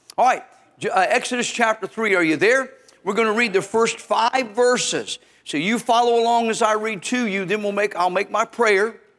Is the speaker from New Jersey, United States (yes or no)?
no; Tennessee, United States; And I'm from Tennessee, so to talk fast is an effort on my part, all right?